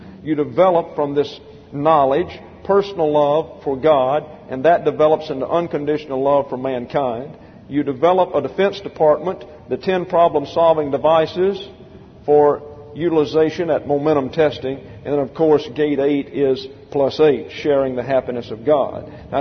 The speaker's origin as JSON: {"language": "English", "region": "the South", "country": "United States", "accent": "Southern", "said": "don't like the way I teach, don't like my southern accent, don't like the way I look"}